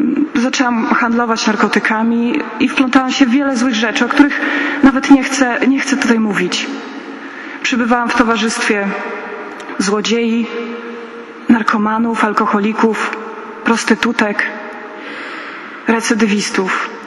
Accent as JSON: {"language": "Polish", "town": "Białystok", "region": "Podlaskie Voivodeship", "country": "Poland", "said": "mam 23 lata i przyjechałam z Białegostoku."}